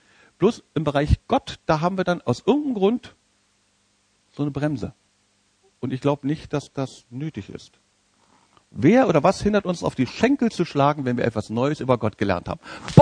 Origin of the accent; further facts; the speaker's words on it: Berlin, Germany; Wie mache ich das als Berliner?